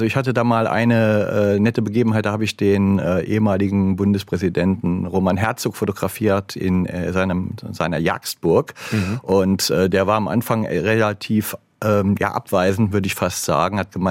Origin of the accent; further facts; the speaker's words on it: Saarland, Germany; now in Ammerland, Germany; Nee, selbstverständlich habe ich noch Verbindung zum Saarland. Das ist meine alte Heimat und ich habe da sehr viele Freunde noch wohnen, mit denen ich auch im engen Kontakt bin.